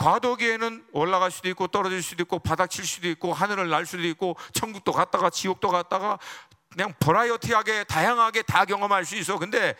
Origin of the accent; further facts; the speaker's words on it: United States; Korean is a second language; 저는 여러분 알다시피 미국 사람이 미국 사람 한국 정치 잘 몰라.